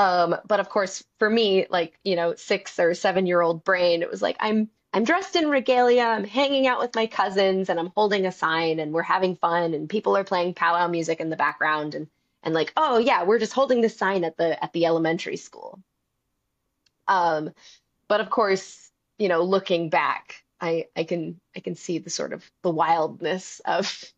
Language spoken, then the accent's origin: English; Kamiah, Idaho, United States; also born or lived in Seattle, Washington / Chevy Chase, Maryland; And then my family moved back to my tribe's reservation, and I lived in Kamiai, Idaho, for abou